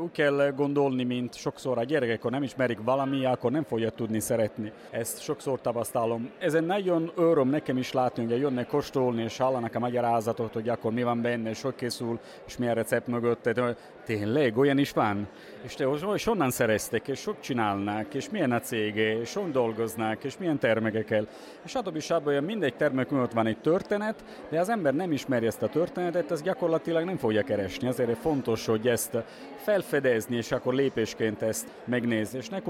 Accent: Italy; Hungarian is a second language; Én vagyok kisebbségben, mert az egyetlen olasz vagyok

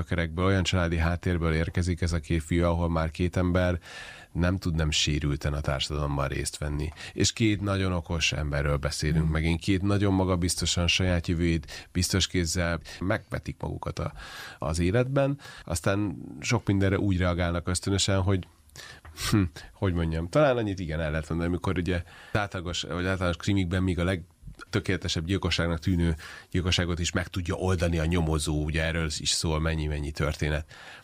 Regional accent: Budapest, Hungary; Én ugyan Budapesten nőttem fel

